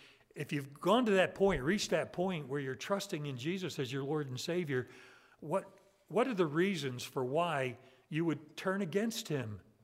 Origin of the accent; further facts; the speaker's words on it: Ocean City, United States; as I look at the history of this ship, the Scindia, that I was familiar with as a child growing up in Ocean City